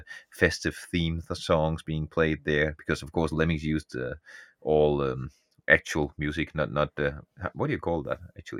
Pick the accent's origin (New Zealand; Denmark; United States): Denmark; because I'm from Denmark